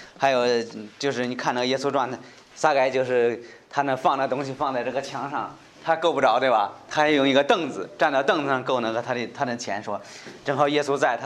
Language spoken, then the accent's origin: Chinese; China; 在我们中国人，我们说替这个当时这个中国最人最恨的也是